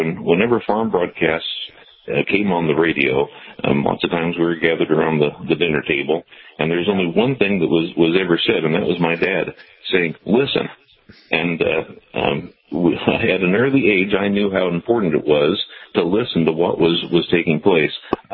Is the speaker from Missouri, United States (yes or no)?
yes; Hopkins, Missouri, United States; So my hometown is Hopkins, Missouri, which sits about 2.5 miles south of the Iowa border